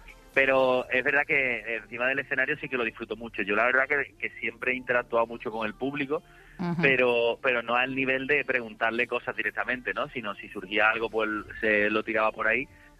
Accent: Seville, Andalusia, Spain; lo típico que dicen de no ser profeta en tu tierra. Y yo he tenido la suerte de que a mí Sevilla siempre, desde que empecé a hacer monólogos en bares, siempre me ha cogido muy bien

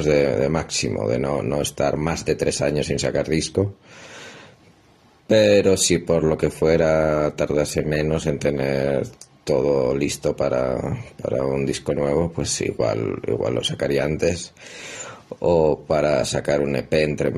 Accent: Madrid, Community of Madrid, Spain; also born or lived in Namibia / Granada; now in Hong Kong; yo estaba viviendo en Namibia, luego estuve viviendo en Granada. Y vamos, también he pasado por Madrid, que es de donde soy, y ahora estoy en Hong Kong

